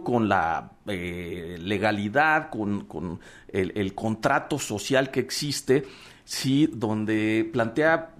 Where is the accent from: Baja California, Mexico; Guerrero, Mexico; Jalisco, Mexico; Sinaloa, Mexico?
Jalisco, Mexico; Quienes pagan los platos rotos somos los jaliscienses.